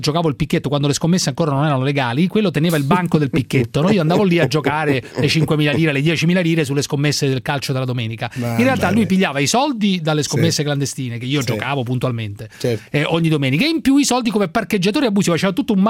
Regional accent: Rome, Lazio, Italy; quando ero ragazzino a Roma

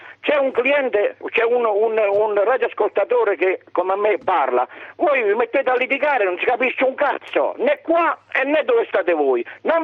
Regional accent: Apulia, Italy; io sono un pugliese come Lino Banfi.

